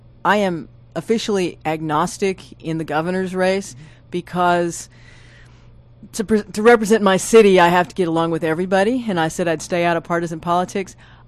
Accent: Houston, Texas, United States; I'd rather be mayor of Houston, which is my hometown, than any city.

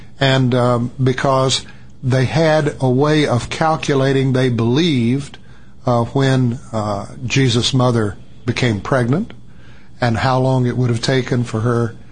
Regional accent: North Carolina, United States; I grew up in North Carolina, and they would talk about the 6th of January or Epiphany as Old Christmas.

